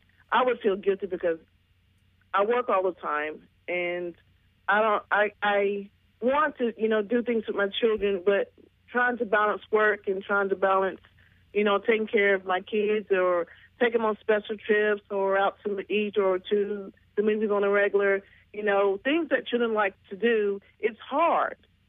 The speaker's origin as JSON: {"language": "English", "town": "Hot Springs", "region": "Arkansas", "country": "United States", "said": "I'm from Hot Springs, Arkansas."}